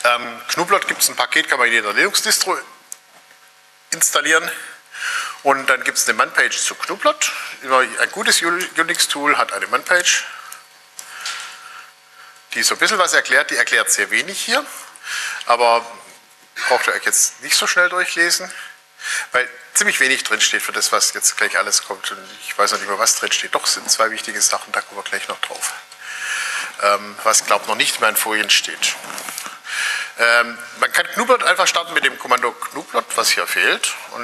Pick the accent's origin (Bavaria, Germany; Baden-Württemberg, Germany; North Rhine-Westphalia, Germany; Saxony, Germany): Baden-Württemberg, Germany; Tübingen; weil bei uns in Tübingen gab es 3 Gymnasien